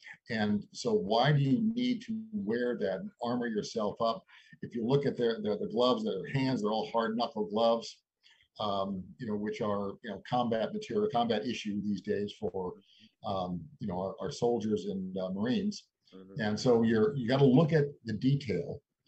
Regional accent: Arizona, United States; Representative Paul Gosar of my home state of Arizona filed his motion

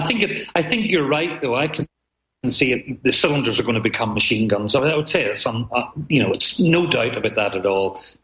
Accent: Northern Ireland, United Kingdom; because I'm from Northern Ireland and we know about bomb disposal.

